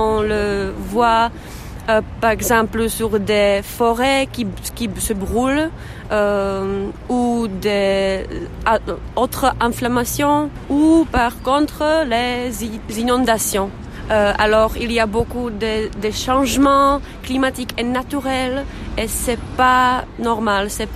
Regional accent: Prague, Czechia; French is a second language; moved away as an adult; je suis tchèque, je suis de Prague, je vis ici

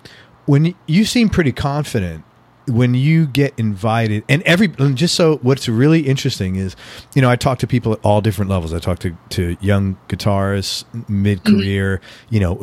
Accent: New York, United States; because I grew up in New York, I'm always like trying to look at like what's the angle.

